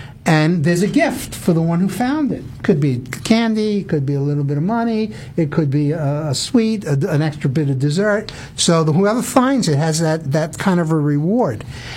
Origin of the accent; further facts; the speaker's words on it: New York, United States; now in Texas, United States; As a New Yorker, I didn't know what hail really meant. When I got to Texas, I found out.